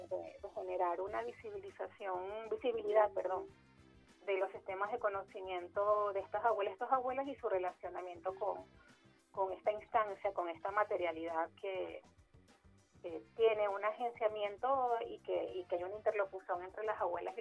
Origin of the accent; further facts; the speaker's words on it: Venezuela; es una memoria que forma parte de nuestro ADN como sociedad venezolana.